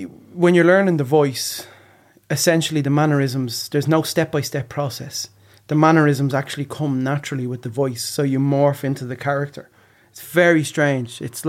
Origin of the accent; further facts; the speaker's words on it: Dublin, Leinster, Ireland; I'm from Whitehall. I like to say I'm from Dunnycarney.